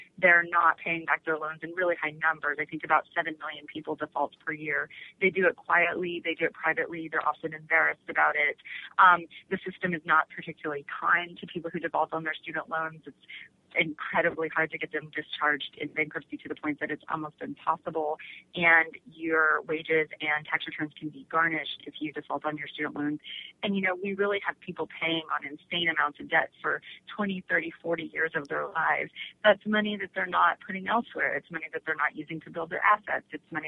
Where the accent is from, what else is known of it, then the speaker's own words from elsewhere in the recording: Arkansas, United States; Certainly, if I had stayed, I grew up in Arkansas, I was a good student.